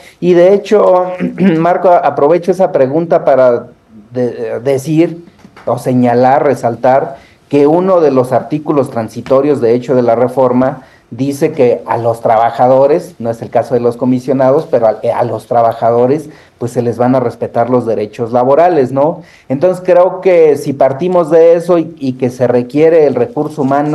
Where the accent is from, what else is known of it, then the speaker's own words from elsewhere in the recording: Mexico; lo que todos queremos como mexicanos y como servidores públicos.